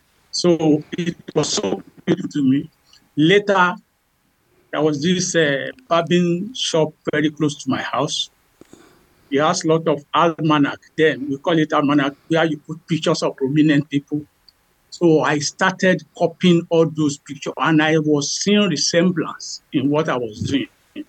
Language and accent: English; Ile Ife, Osun, Nigeria; born there; I was born in Nigeria, the southwestern part of Nigeria, Ile Ife, to be precise. Ile Ife is the cradle of the old Yoruba all over the world.